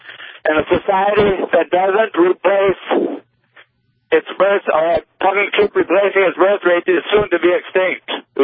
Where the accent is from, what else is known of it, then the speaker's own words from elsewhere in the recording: Minnesota, United States; now in Stanley, United States; I am near Stanley, North Dakota. I'm an oil hauler. I'm from Minnesota.